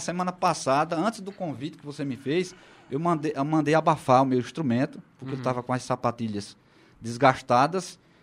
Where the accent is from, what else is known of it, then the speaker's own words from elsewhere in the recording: Boa Vista, Paraíba, Brazil; also born or lived in Campina Grande; eu fui criado, embora tenha nascido em Campina Grande, eu fui criado no distrito de Boa Vista.